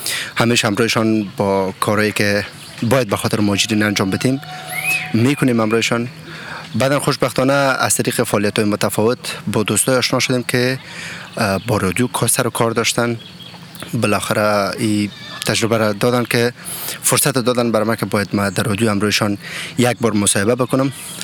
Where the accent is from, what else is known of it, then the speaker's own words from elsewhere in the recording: Afghanistan; now in Tübingen, Germany; و اصلا از افغانستان آمدیم و مدت 3 سال میشه که آلمان زندگی میکنم